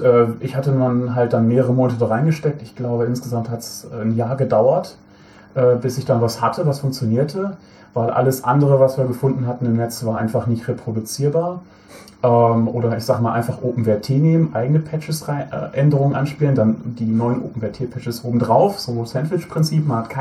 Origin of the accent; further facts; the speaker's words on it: Bielefeld, North Rhine-Westphalia, Germany; Ich komme ursprünglich aus dem Bereich Bielefeld. Das gibt es übrigens.